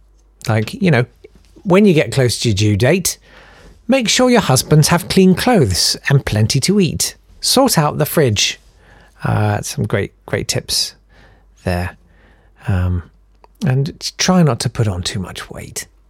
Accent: United Kingdom; We're making it work, aren't we? Because we're British!

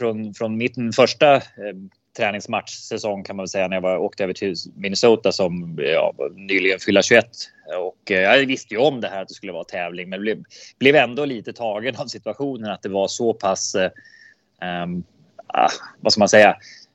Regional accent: Sweden

